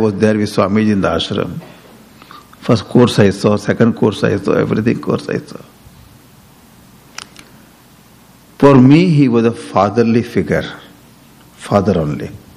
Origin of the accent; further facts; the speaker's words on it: Mumbai, Maharashtra, India; He was there, we were there, because I am from Bombay.